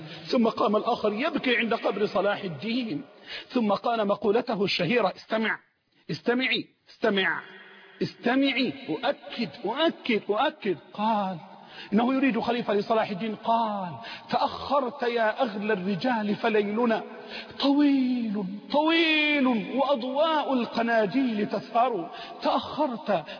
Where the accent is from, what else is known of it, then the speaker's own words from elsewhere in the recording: Egypt; عندنا في مصر